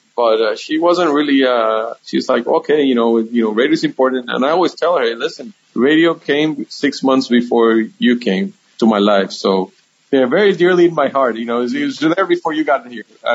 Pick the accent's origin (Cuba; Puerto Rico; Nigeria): Puerto Rico; Humacao; My hometown of Humacao.